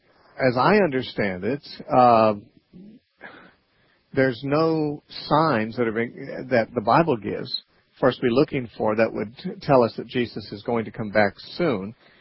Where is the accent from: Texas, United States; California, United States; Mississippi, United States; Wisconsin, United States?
California, United States; Santa Cruz; let's talk to Scott calling from Santa Cruz, California, my hometown.